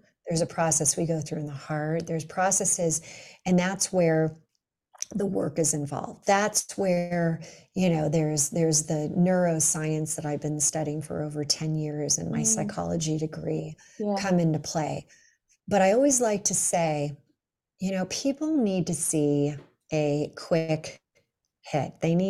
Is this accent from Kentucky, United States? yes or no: no; Los Angeles, California, United States; I grew up in Los Angeles and you know, the rains would come, the ants would come.